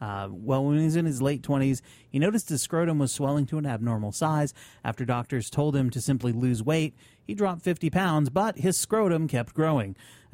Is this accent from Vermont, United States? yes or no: yes; Vermont, United States; Well, back in my home state, a love of bacon caused a firestorm.